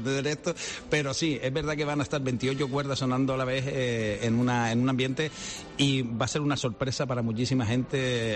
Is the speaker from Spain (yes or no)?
yes; Teror, Canary Islands, Spain; me incluyo porque yo soy de Terror